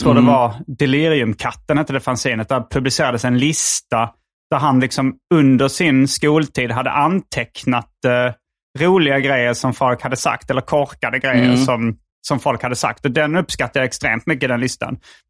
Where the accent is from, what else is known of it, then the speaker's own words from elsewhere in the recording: Hjärup, Skåne, Sweden; also born or lived in Malmö; Jag föddes i Malmö, flyttade till Hjärup som ligger mellan Malmö och Lund. Så det är liksom en sovstad mellan Malmö och Lund.